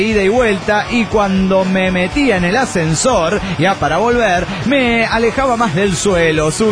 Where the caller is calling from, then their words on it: Caracas, Capital District, Venezuela; de Caracas, Venezuela.